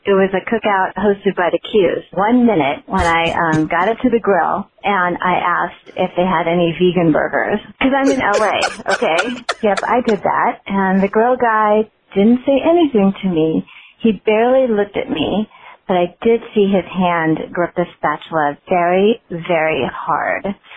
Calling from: Los Angeles, California, United States; from Los Angeles, and I'm the subject of the horrible cookout story. So I'm Filipino

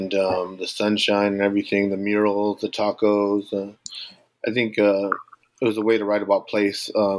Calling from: Norwalk, California, United States; Well, I'm calling from Norwalk, California. It's a working class Latinx suburb in Southeast Los Angeles County.

